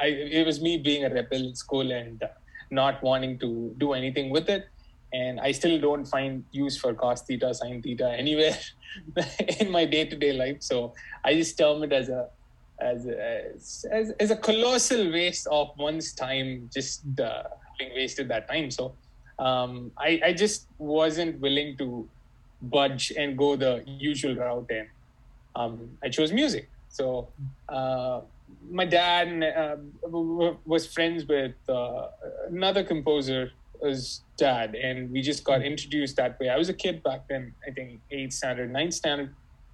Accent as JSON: {"language": "English", "town": "Chennai", "region": "Tamil Nadu", "country": "India", "tie": "born or raised there", "said": "I'm born and brought up in Chennai, from the southern part of India, Tamil Nadu."}